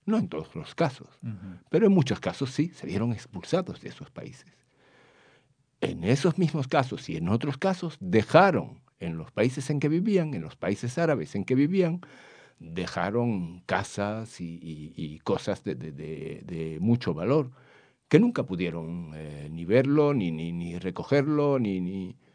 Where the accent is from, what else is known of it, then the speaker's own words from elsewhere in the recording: Morocco; En otros países, como por ejemplo en Marruecos, de donde yo vengo, no hubo expulsión